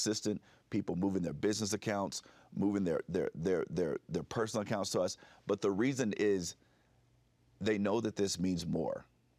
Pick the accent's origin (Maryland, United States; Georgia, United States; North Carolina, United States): Georgia, United States; Gainesville; You know, I used to be an elected official in my hometown, Gainesville, Georgia.